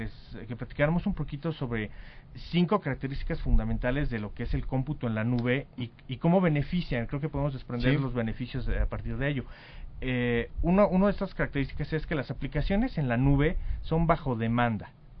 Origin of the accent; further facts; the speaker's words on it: Mexico; somos mexicanos y hemos desarrollado toda esta tecnología en la nube y hoy funciona en México